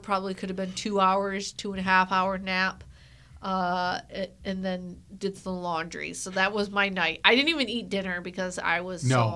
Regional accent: Syracuse, New York, United States; I'm from Syracuse, and there are a lot of great food places there, too. Don't get me wrong. Central New York, all the way.

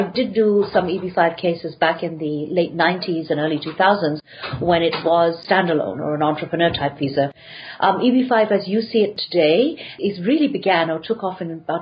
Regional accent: England, United Kingdom; now in New York, United States; Even though I'm English, it's probably the New Yorker now. I've adopted New York so much.

